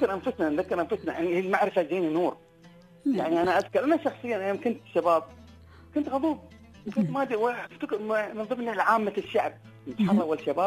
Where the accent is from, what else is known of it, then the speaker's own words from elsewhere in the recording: United Arab Emirates; أنا رجال أنا عسكري أنا ابن الإمارات